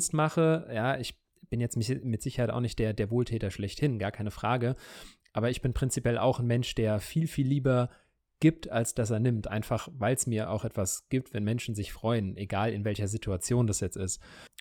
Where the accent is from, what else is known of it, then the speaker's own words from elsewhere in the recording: Frankfurt, Hesse, Germany; ich meine, ich bin in Frankfurt groß geworden